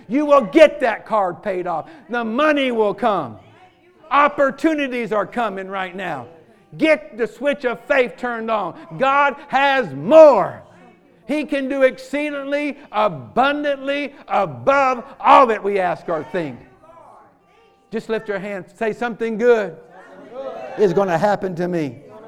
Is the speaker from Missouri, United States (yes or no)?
no; Arkansas, United States; I grew up in Arkansas, L.A., Lower Arkansas.